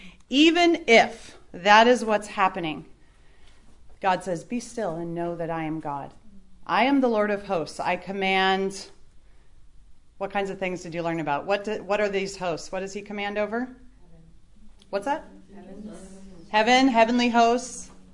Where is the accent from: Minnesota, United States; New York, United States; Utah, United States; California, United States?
California, United States; growing up in California, where, you know, you feel like California's going to one earthquake short of falling into the sea